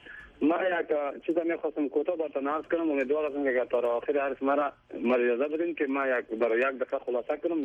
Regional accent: Afghanistan; ما افغان هستیم

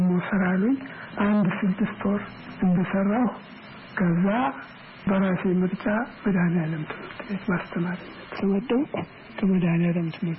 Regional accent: Dobi, Central Ethiopia, Ethiopia; የተወለድኩት በጉራጌ አገር ኩታጀራ አጠገብ ዶቢ ቀበሌ የሚባል በ1924 ዓ.ም ነው። እሺ። አባቴም ዘመቻ ስለሄዱ ወዲያው በእናቴ እጅ ነው ያደግኩት።

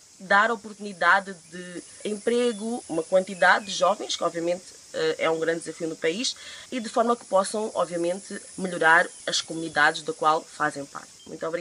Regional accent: Mozambique; sou de Moçambique.

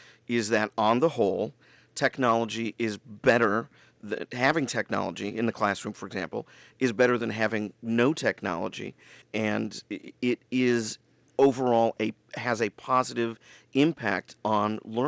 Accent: Michigan, United States; there was a lot of talk back in my home state of Michigan and elsewhere around this country

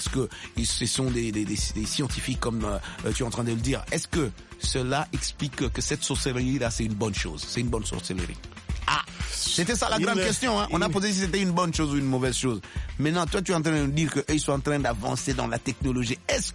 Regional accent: DR Congo; moi, mon pays d'origine, c'est la RDC. Je sais que quand je grandissais, même en RDC

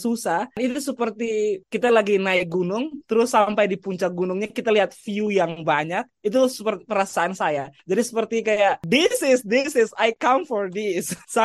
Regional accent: Kupang, East Nusa Tenggara, Indonesia; orang yang dari daerah-daerah terpencil, seperti saya dari Kupang, dari Osa, Nusa Tenggara Timur

